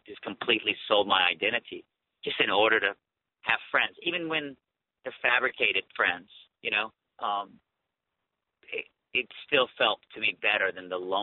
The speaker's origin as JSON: {"language": "English", "country": "Iran", "moved": "yes", "said": "Plus, I was from the wrong place. I was from Iran."}